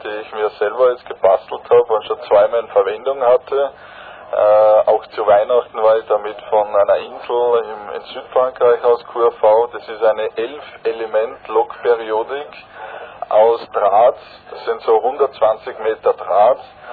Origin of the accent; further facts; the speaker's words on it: Austria; also 5 Franzosen und ich als Österreicher